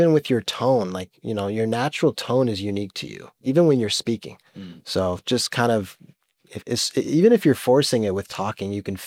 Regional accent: Detroit, Michigan, United States; growing up in Detroit, like I've always loved rap music and hip hop music

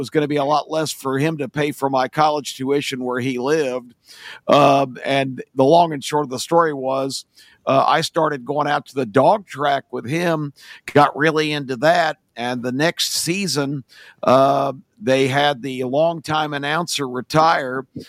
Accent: Washington, District of Columbia, United States; I grew up in the Washington D.C. area. My dad was a horse player, pretty much just a weekend guy.

